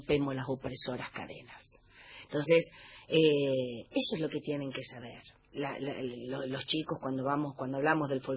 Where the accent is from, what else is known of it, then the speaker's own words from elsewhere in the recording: Cañuelas, Buenos Aires Province, Argentina; En Cañuelas, que es de donde yo soy